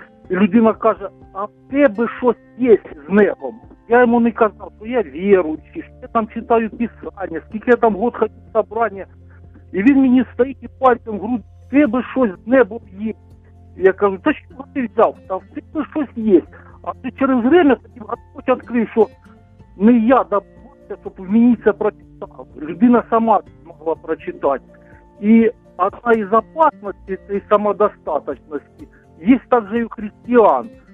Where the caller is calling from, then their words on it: Kharkiv Oblast, Ukraine; я з Харківської області.